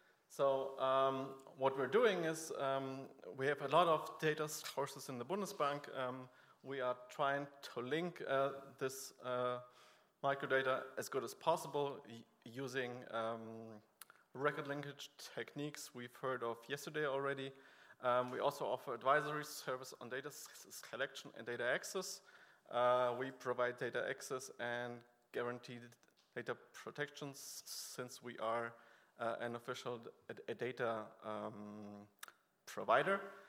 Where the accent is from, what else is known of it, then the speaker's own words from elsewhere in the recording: Germany; English is a second language; also born or lived in Poland; But since I'm German and I was born in Poland, I'm suffering twice these days, so be very kind.